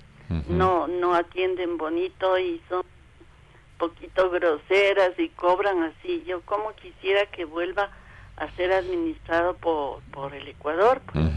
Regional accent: La Paz, Bolivia; Yo, desde que nací, soy de La Paz

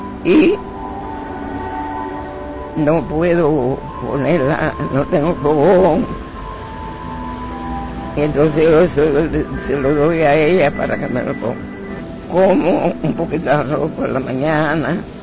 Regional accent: Cuba; Con Cuba, un amor grande, porque nací en Cuba, soy cubana y quiero lo mejor para mi patria.

